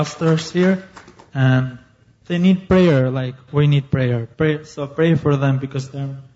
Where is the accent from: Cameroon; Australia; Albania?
Albania; from Albania.